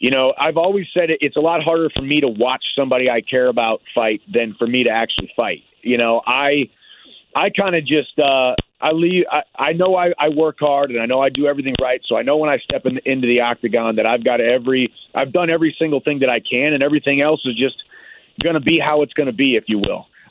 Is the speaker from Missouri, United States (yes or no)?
yes; St. Louis, Missouri, United States; now in Nashville, United States; I'm from St. Louis, so I was always a St. Louis Rams fan, and then the same year that we lost the Rams to LA, I moved to Nashville, Tennessee.